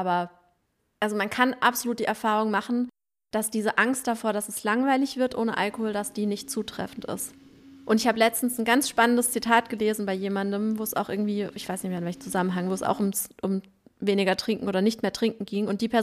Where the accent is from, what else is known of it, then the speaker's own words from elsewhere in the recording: Baden-Württemberg, Germany; ich komme ja aus dem Weinanbaugebiet, aus der Ortenau. Ja, aus der Ortenau.